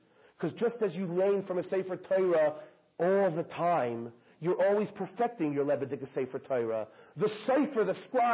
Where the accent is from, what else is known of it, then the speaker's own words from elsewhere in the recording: Miami Beach, Florida, United States; Geller, we remember growing up in Miami Beach, my sisters and I, that for years and years, an elderly couple, Mr. and Mrs. Geller